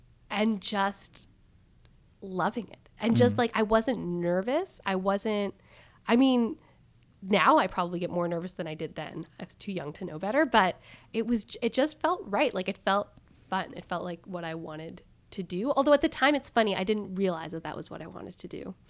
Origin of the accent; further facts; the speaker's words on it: Charlottetown, Prince Edward Island, Canada; So I'm from Prince Edward Island. I grew up in Charlottetown.